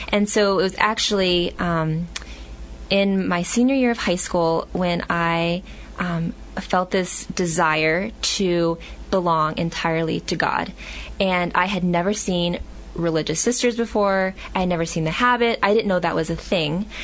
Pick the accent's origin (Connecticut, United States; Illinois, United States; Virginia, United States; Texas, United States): Texas, United States; Houston; And I'm originally from Houston. And my family, growing up, I'm a cradle Catholic